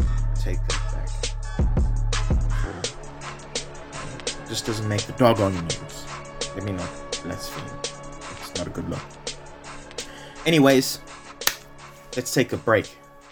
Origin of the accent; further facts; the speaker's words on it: South Africa; as a South African person, I see and hear and have dealt with this kind of thing many times over in my life.